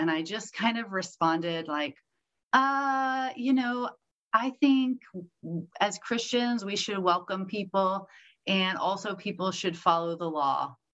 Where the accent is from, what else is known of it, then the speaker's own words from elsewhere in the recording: the South, United States; now in Los Angeles, United States; I knew a couple of people just through church and life and stuff growing up in the South.